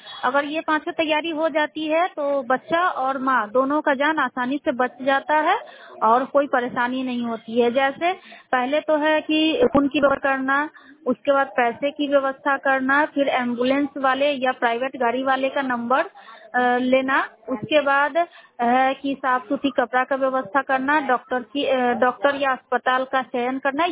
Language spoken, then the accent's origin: Hindi; Kartaha, India; मैं करतहा पंचायत के रहने वाली हूँ